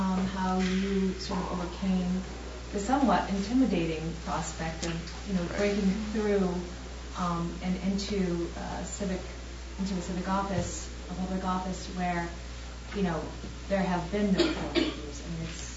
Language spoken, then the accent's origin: English; Montclair, New Jersey, United States; I am from Montclair, New Jersey. Another, you know, great New Jersey neighborhood, however, underrepresented by Asians, South Asians.